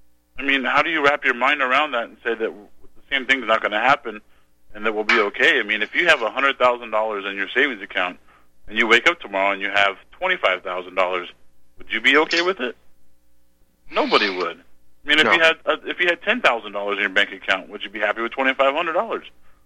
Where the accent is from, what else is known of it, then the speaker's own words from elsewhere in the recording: Nebraska, United States; You know, I'm from the Midwest. I'm from Nebraska. And I grew up on a farm